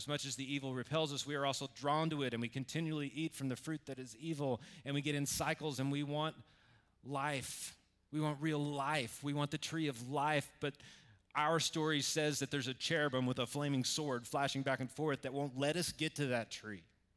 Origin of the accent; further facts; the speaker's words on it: United States; My biggest story is not that I'm American, though there are parts of that that I'm very proud of and parts that I'm not.